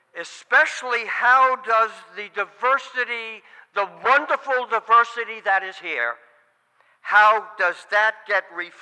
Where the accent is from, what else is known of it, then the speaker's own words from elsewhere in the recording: Bronx, New York, United States; Growing up in the Bronx, I learned a couple things that's really helped me survive.